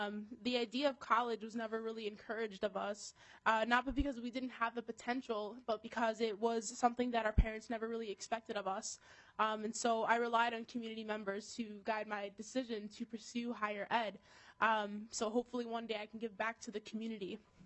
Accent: Rochester, Minnesota, United States; I grew up in Northside, Rochester, Minnesota, and I come from a really tight-knit community.

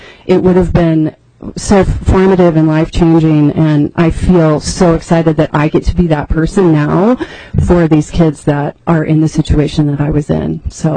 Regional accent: Minnesota, United States; I grew up in Lake of the Woods County, way up on the northernmost part of Minnesota, and I learned flute in the band program

